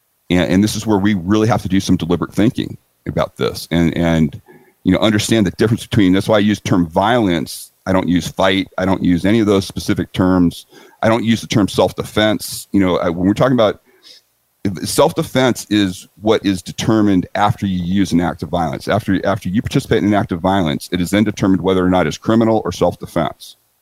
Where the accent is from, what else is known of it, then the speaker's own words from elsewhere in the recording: San Diego, California, United States; I'm feeling very comfortable in San Diego. It's my hometown.